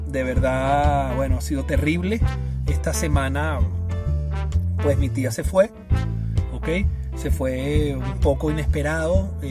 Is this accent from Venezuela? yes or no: yes; Venezuela; soy venezolano y estoy aquí en Venezuela y estoy viviendo